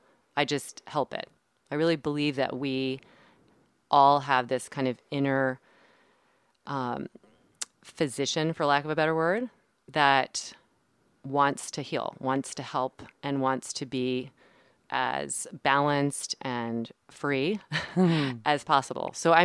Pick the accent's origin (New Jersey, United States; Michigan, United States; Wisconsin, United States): New Jersey, United States; Princeton; I am from Princeton, New Jersey. I own a studio there